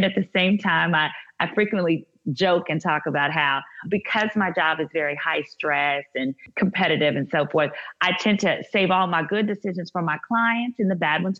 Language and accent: English; Dallas, Texas, United States; now in Houston, United States; I'm based in Houston, Texas. Right. I was born and raised in Dallas.